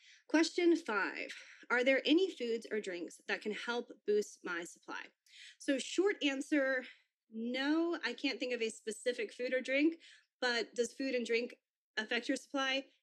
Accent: the South, United States; I'm from the South, so I don't know where y'all are, but out here there's Dollar Generals everywhere.

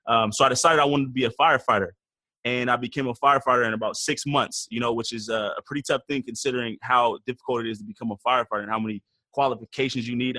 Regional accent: Portland, Oregon, United States; I'm from Portland, Oregon, third out of four boys. My dad is from Nigeria

